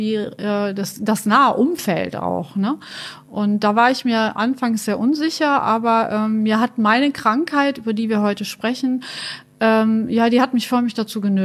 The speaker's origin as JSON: {"language": "German", "town": "Munich", "region": "Bavaria", "country": "Germany", "tie": "born there", "said": "ich bin jetzt 54 Jahre alt und bin in München geboren und lebe aber seit Urzeiten in Düsseldorf und fühle mich auch als Düsseldorfer."}